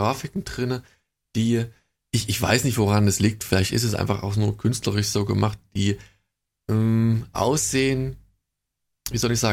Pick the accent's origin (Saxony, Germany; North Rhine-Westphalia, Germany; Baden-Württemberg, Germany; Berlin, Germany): Saxony, Germany; Leipzig; Wir sind halt Leipziger